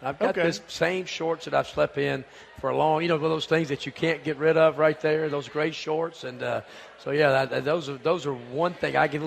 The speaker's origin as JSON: {"language": "English", "town": "Starkville", "region": "Mississippi", "country": "United States", "tie": "born or raised there", "also_born_or_lived": "Tupelo", "said": "snow memory as a kid. In Starkville, we didn't have many."}